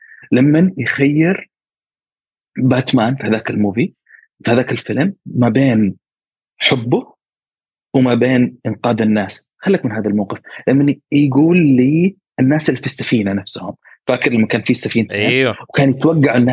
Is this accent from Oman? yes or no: no; Syria